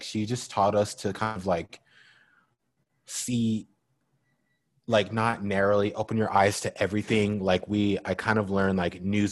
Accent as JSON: {"language": "English", "town": "Henderson", "region": "Nevada", "country": "United States", "tie": "born or raised there", "said": "I was born and raised in Las Vegas. I'm technically from Henderson, which is a suburb of Las Vegas. It's like the southeast part of Vegas, but it's still Vegas."}